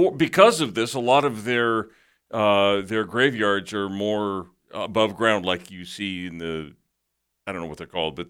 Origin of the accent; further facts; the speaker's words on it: Oregon, United States; born there; also born or lived in California / Colorado; Lived in California, Oregon when I was in seminary, and I was born in Oregon, and then Colorado for 15 years.